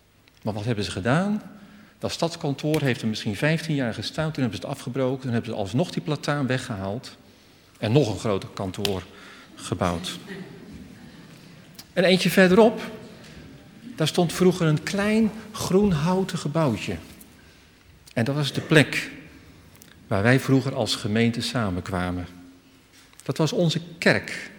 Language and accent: Dutch; Alphen aan den Rijn, South Holland, Netherlands; Toen ik terugkwam in Alphen aan den Rijn. In mijn geboorteplaats. In de plaats waar ik trots op was. In de plaats waar ik opgegroeid ben. Waar ik me thuis voelde.